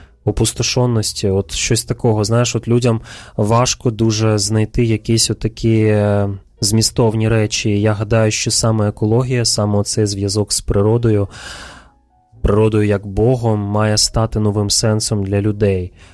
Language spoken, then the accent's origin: Ukrainian; Kyiv, Ukraine; в Києві це взагалі не проблема, бо я сам киянин